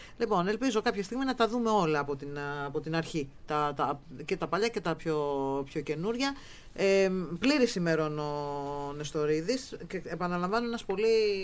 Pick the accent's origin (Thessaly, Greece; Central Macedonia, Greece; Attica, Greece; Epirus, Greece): Thessaly, Greece; Karditsa; Ότι στην Καρδίτσα